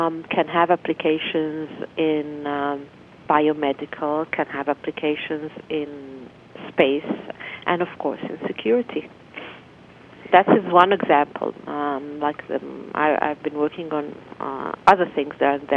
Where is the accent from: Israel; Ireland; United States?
Israel; English is a second language; now in Calgary, Canada; Oh, I come from Israel. It is it's quite far away, like 5,000 miles or so.